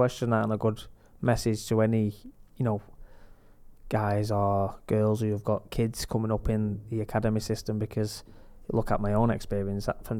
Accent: Droylsden, North West England, United Kingdom; And the Tameside Advertiser, because I'm from Drawsden.

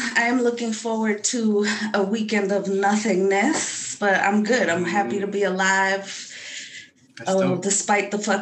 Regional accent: New York, United States; I'm a New Yorker.

